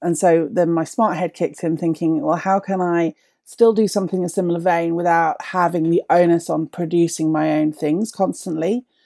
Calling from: East of England, United Kingdom; I'm based in Suffolk in the UK.

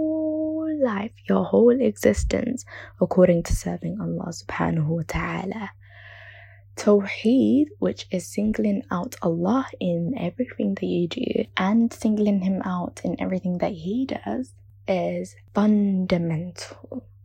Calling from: London, United Kingdom; I am calling from London, UK.

